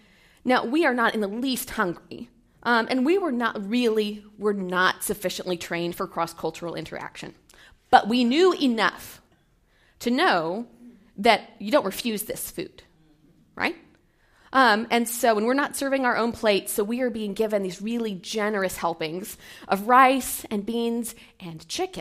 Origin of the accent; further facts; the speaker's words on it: Arlington, Texas, United States; I grew up in Arlington.